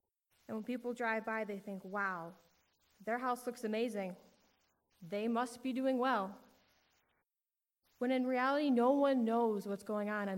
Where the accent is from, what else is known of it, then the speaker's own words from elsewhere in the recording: Cedar Grove, United States; I was born and raised right here in Cedar Grove.